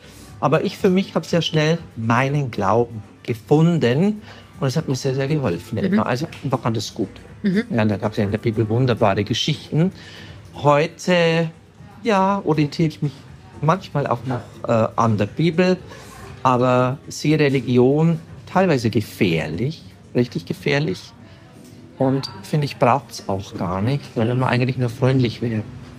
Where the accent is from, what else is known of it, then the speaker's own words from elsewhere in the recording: Bavaria, Germany; Hängt mit meiner Heimat zusammen, Bayerischer Wald. Da bin ich ja wieder seit 14, 15 Jahren